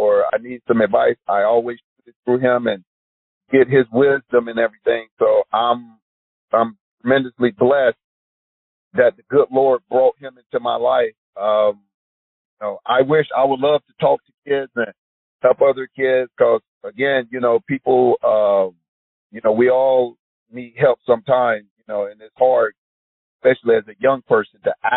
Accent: the South, United States; And again, growing up in the South where I grew up at, I never knew that people who didn't look like you would help you and not want anything from it.

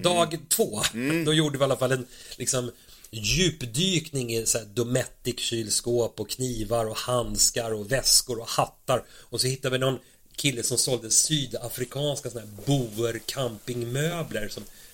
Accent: Sweden; när de förstod att vi var från Sverige och allting.

